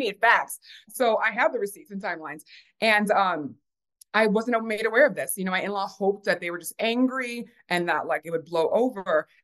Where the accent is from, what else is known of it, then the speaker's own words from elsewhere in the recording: Midwest, United States; growing up in the Midwest, you know, it was hard to find other Africans in the diaspora